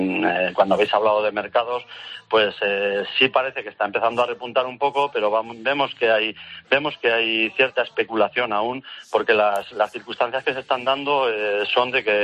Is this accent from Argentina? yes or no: no; Aragon, Spain; yo hace 40 años estaba ya pues criando cardos en mi tierra, aquí en Aragón, y sembrando cereales, y a veces pues con las ovejas también